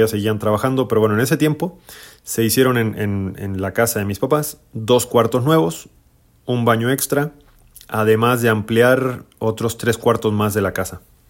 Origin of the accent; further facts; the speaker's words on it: Chile; moved away as an adult; now in Guadalajara, Mexico; soy legionario de Cristo, chileno, tengo 35 años de vida y actualmente vivo en Guadalajara desde más o menos 4 años y medio, ya para 5 años